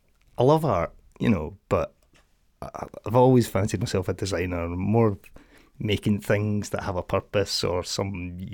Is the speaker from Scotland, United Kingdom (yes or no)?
yes; Livingston, Scotland, United Kingdom; So yeah, from growing up in Livy, I moved up to Dundee to go to uni and go to Duncan & Jorgensen.